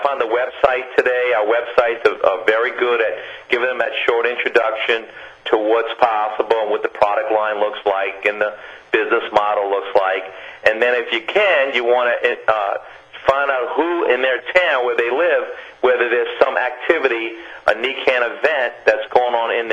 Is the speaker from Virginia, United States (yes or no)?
no; Florida, United States; I'm from the St. Pete, Tampa Bay area